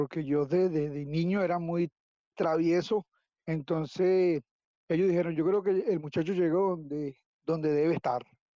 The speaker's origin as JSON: {"language": "Spanish", "town": "Los Teques", "region": "Miranda", "country": "Venezuela", "tie": "born or raised there", "said": "Sí, vivo aquí, nací en Los Teques en 1967, el 10 de marzo"}